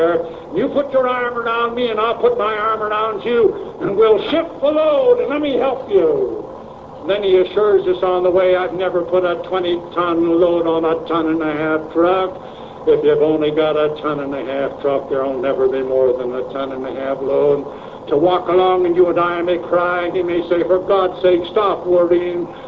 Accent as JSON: {"language": "English", "town": "East St. Louis", "region": "Illinois", "country": "United States", "tie": "born or raised there", "also_born_or_lived": "Chicago", "said": "We lived in South Chicago. I was just a kid at the time when we moved from South Chicago. My father was in the lumber business, and he was transferred down to East St. Louis, 300 miles south of Chicago"}